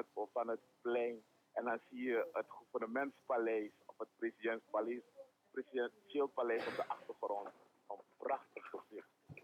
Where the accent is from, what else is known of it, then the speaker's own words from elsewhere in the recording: Suriname; Ja. Ik kom ook uit Suriname.